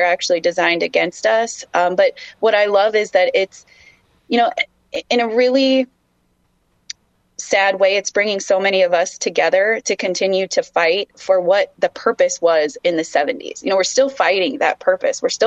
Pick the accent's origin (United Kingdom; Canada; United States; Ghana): United States; South Dakota; It is still illegal to be Indian in this country. You know, and I grew up in South Dakota with the background of knowing that this happens to individuals.